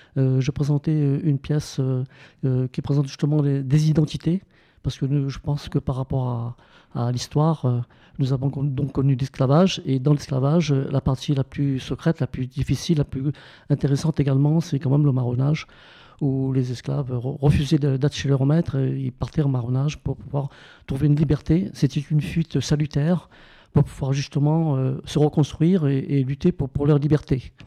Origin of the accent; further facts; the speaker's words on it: Réunion; je viens de l'île de La Réunion.